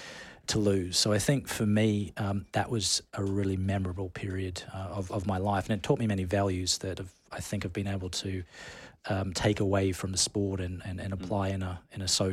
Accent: Rockhampton, Queensland, Australia; I grew up in Rockhampton, and it's a small town.

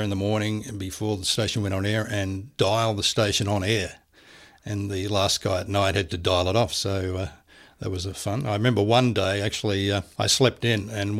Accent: Hobart, Tasmania, Australia; I was born in Hobart and went to school and lived on the eastern shore in Hobart and lived at a suburb called Howrah.

